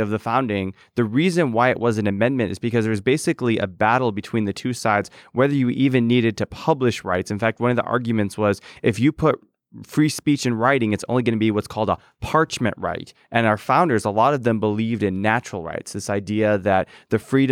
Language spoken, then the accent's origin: English; Michigan, United States; But yeah, so my background, I'm originally from Michigan.